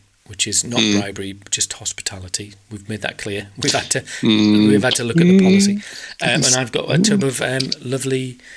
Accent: Yorkshire and the Humber, United Kingdom; accent: Yorkshire; I said, Bayek is like, welcome to North. That's my Yorkshire accent.

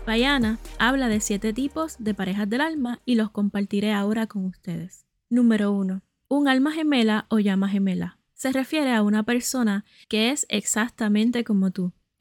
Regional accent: Puerto Rico; puertorriqueña y tu sanadora holística favorita

